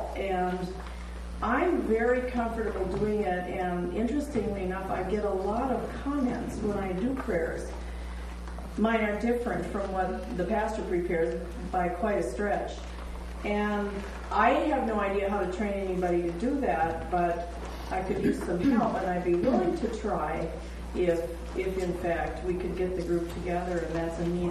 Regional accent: Northfield, Minnesota, United States; from Northfield in Minnesota.

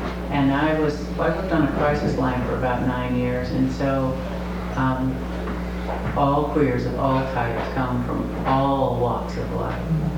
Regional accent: Arlington, Washington, United States; I'm from Arlington, Washington.

